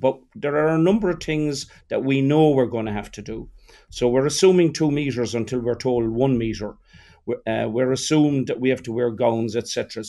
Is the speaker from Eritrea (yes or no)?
no; Ireland; We're Irish. We always look, when we get the set of rules, we always look for a way around them immediately.